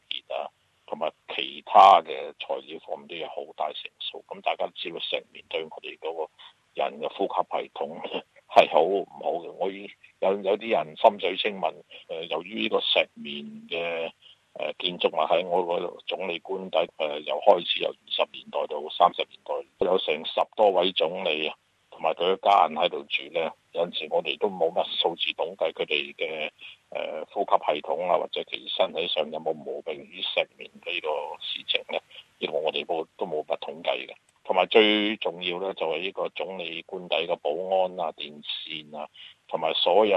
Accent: Australia; 是希望能够影响我哋澳洲人本土咧

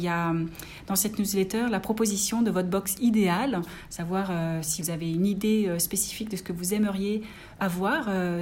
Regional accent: France

